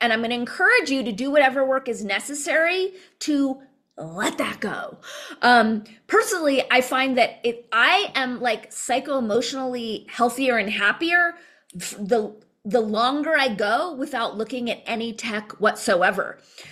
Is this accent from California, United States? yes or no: yes; Los Angeles, California, United States; So for me personally, I grew up in Los Angeles. Los Angeles is super very diverse.